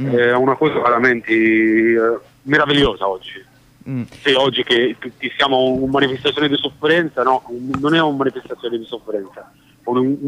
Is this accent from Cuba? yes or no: no; Egypt; Sì, io comunque sono egiziano